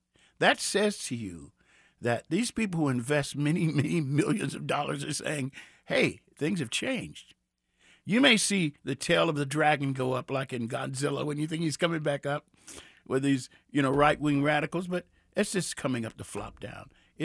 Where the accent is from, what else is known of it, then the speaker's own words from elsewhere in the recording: Cincinnati, Ohio, United States; I'm from Cincinnati, and Cincinnati is the first town you come to when you come from the South.